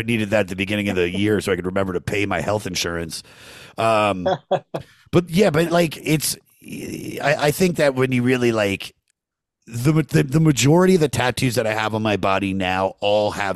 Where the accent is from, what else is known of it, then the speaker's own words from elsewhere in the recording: Maryland, United States; And so I got, and I'm not even from Wichita. Like I'm from Maryland.